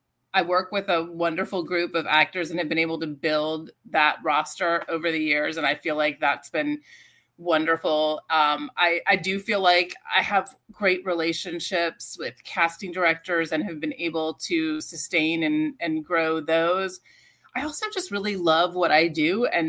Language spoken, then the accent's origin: English; North Carolina, United States; now in New York, United States; Well, I am from North Carolina. I moved to New York. I moved here with a journalism degree